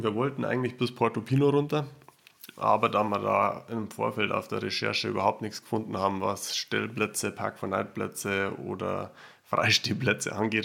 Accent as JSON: {"language": "German", "country": "Germany", "said": "Nicht ganz so wie bei uns in Deutschland, würde ich jetzt sagen."}